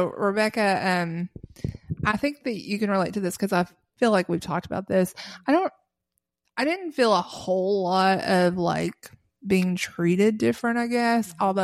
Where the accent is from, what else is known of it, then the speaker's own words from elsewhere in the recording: Kentucky, United States; So we grew up in Harlan County, southeastern Kentucky